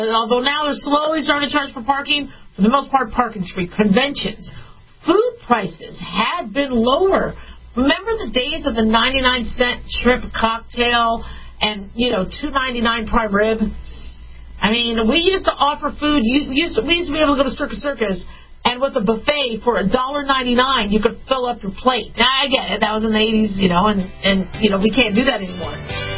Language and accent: English; Arizona, United States; also born or lived in California / Las Vegas, Nevada; In fact, I was born in California, and the reason why we left was, you know, during the 70s recession, my family couldn't afford to be there, so they moved to Arizona. And we went from Phoenix to Las Vegas